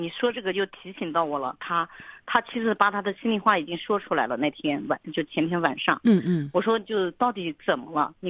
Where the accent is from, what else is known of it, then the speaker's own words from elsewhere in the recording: China; 因为我们内地人很不愿意去表达，特别是我们农村人也不会表达